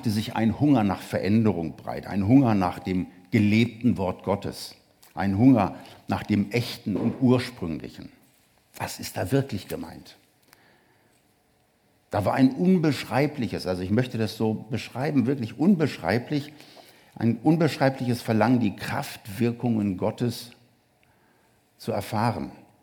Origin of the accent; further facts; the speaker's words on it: Hanover, Lower Saxony, Germany; aus Hannover, meiner Heimatstadt